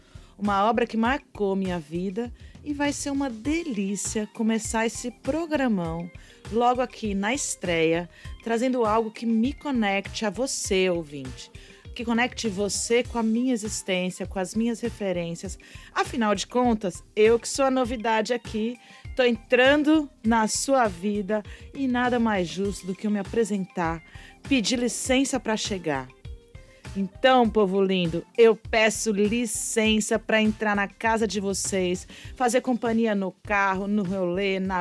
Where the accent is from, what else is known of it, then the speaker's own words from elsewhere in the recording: São Paulo, Brazil; now in Recife, Brazil; E o meu sotaque é diferente mesmo, e se sair um porta, portão, porteira, vocês não assustem, porque eu sou do interior de São Paulo mesmo.